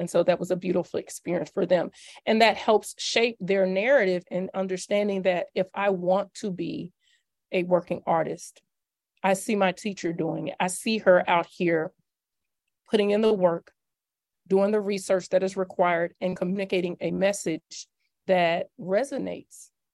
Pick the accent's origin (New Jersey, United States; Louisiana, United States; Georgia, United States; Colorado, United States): Georgia, United States; Atlanta; I'm from Atlanta.